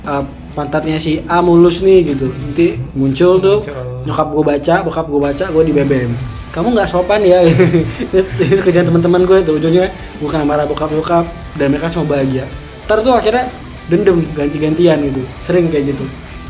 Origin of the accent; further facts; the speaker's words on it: Lampung, Indonesia; atau di tempat daerah gue ya, di Lampung khususnya